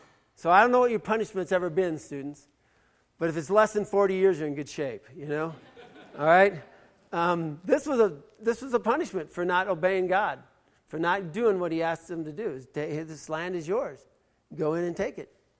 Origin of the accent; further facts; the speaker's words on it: United States; And I'm freaking out because I'm an American.